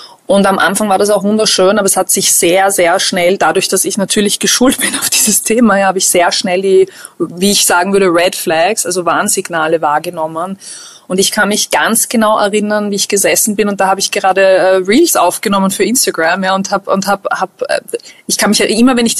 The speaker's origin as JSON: {"language": "German", "region": "Texas", "country": "United States", "tie": "born or raised there", "first_language": "English", "second_language": "German", "said": "ich bin in Texas aufgewachsen und somit ist irgendwie texanisch, nein, Englisch natürlich meine Herzenssprache der Emotionen."}